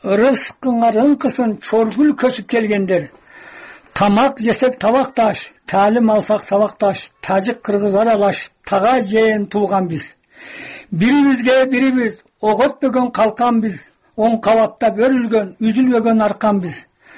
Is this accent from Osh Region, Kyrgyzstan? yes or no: yes; Kara-Suu, Osh Region, Kyrgyzstan; also born or lived in Fergana; Өзүм ушул мына ушул Саргенже айылында жайлоодо туулганмын. Карасуу деген жерде туулупмун 41 жылы. Фронт жылдары туулуп, ушул жерде чоңоюп, 11 жашымдан кийин атам өлүп, Ферганада чоңойдум.